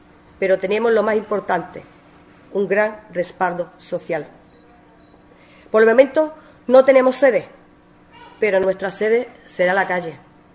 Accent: Ubrique, Andalusia, Spain; Esta agrupación empieza un nuevo y saludable camino, que es lo que necesita Ubrique, mi pueblo.

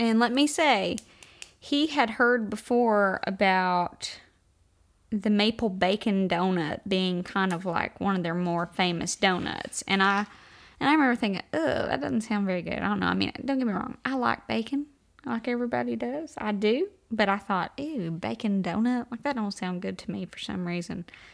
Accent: Byrdstown, Tennessee, United States; I grew up in Byrdstown, Tennessee, where it's just, you know, back roads and curves and stuff.

